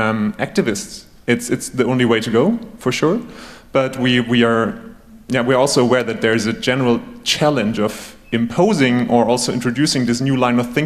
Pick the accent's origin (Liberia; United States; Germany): Germany; as I'm being Icelandic, or partly Icelandic, growing up in Germany, but still having closely family ties there